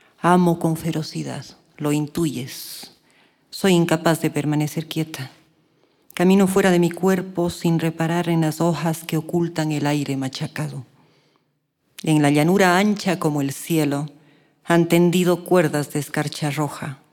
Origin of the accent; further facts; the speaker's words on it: Cuenca, Azuay, Ecuador; Como ustedes saben, soy cuencana y la ciudad de Cuenca para mí ha sido mi madre, mi enemiga, mi confidente, en fin.